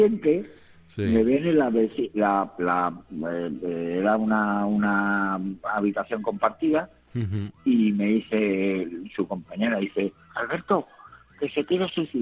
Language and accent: Spanish; Extremadura, Spain; que yo soy extremeño también.